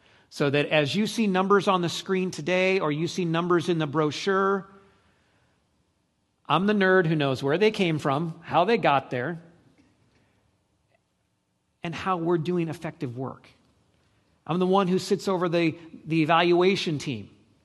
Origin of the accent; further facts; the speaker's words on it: Northwest, United States; And so I grew up in the Northwest, and when you move to some places where aren't the Northwest, you just go, really?